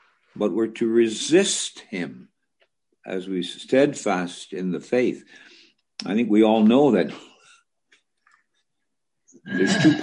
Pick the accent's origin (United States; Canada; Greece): Canada; you know, I'm Canadian.